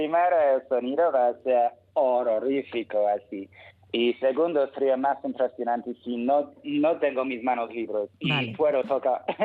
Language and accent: Spanish; London, United Kingdom; Spanish is a second language; moved away as an adult; now in Spain; yo me he escapado del Reino Unido y nunca quiero volver